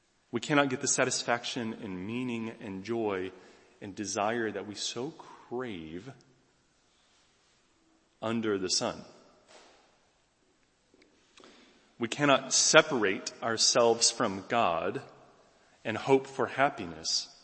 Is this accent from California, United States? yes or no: no; North Carolina, United States; Where I grew up in North Carolina, in the southeastern United States